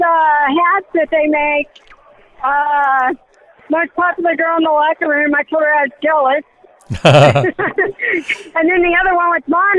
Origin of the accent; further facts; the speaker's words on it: Tampa, Florida, United States; which is right in my back door because I'm from Tampa.